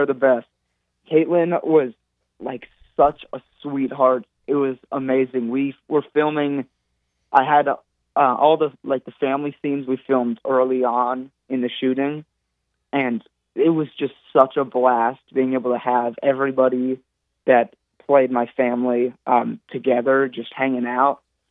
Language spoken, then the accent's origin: English; New York, United States; now in Atlanta, United States; I grew up in New York, and then I moved to Atlanta about 5 years ago.